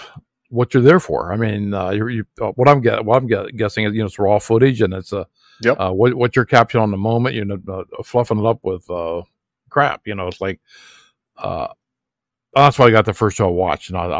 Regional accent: Ohio, United States; So Austin's from Ohio and I'm from Ohio.

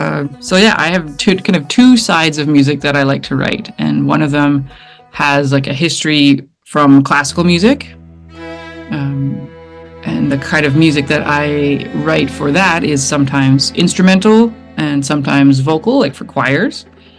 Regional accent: Yellowknife, Northwest Territories, Canada; Right, I am in Sombaquay, which is the Welladay word for Yellowknife. So it's in the Northwest Territories, Northern Canada, and it's the place that I've lived for most of my life and still call home.

